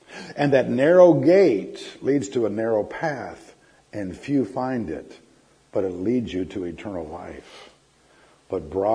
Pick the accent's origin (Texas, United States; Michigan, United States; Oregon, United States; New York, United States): Texas, United States; Dallas; born there; I was born in Dallas, Texas, at Florence Nightingale Hospital.